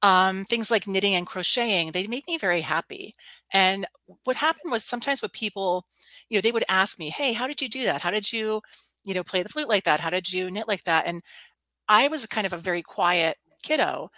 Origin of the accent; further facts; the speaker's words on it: Pittsburgh, Pennsylvania, United States; I'm from Pittsburgh, Pennsylvania, and was going to the local university, Duquesne University here for music ed.